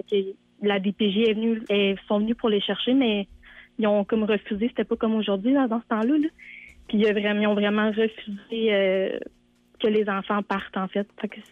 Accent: Quebec, Canada; Moi, je viens de l'Abitibi

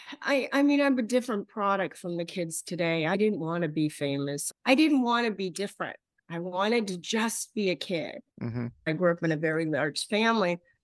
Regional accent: Los Angeles, California, United States; I was raised in Los Angeles. I am one of those people that have spent most of their life there. I was raised in Tarzana in a very large, chaotic family

